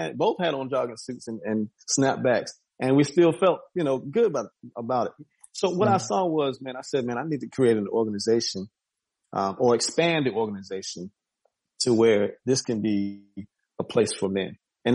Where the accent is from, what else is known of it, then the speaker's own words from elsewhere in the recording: West Coast, United States; we might have grown up differently, and I'm from the West Coast, man.